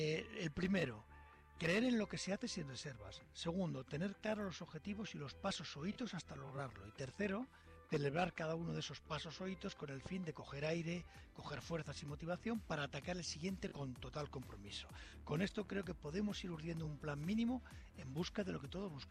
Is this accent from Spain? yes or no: yes; Madrid, Community of Madrid, Spain; primero creo que debemos felicitarnos como madrileños